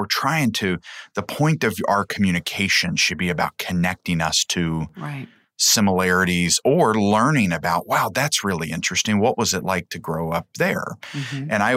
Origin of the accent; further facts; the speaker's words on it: Covington, Kentucky, United States; You know, so I grew up in Covington and I went to Holmes High School.